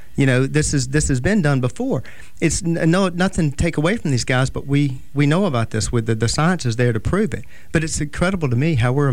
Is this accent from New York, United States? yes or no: no; Mobile, Alabama, United States; Yeah, born and raised in Mobile.